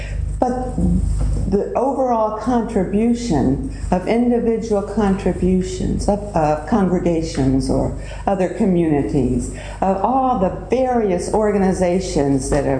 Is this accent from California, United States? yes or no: no; Texas, United States; Now, I'm from Texas.